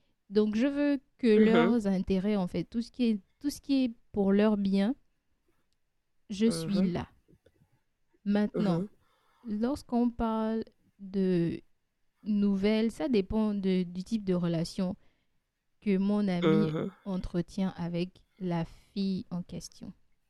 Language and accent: French; Gabon; quand je suis partie du Gabon, ils n'étaient pas encore ensemble